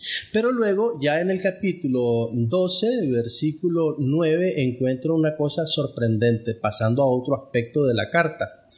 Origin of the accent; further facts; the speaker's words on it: Managua, Nicaragua; de Managua, Nicaragua.